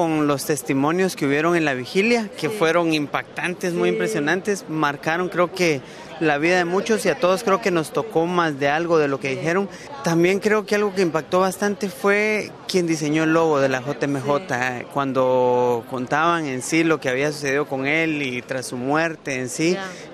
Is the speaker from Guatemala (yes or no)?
yes; Guatemala; De Guatemala.